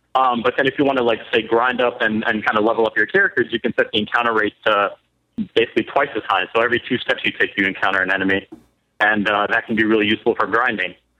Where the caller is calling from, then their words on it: New Jersey, United States; I'm calling from the Garden State of New Jersey.